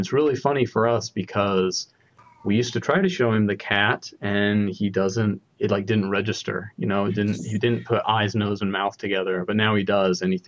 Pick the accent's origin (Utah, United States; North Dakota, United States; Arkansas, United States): Utah, United States; my parents used to take us often down to Cedar City, which is about 5 hours south from where I grew up in Utah